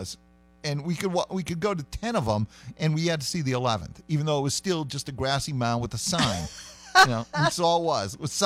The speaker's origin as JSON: {"language": "English", "region": "Idaho", "country": "United States", "said": "Well, I'm from Idaho, and I still like it."}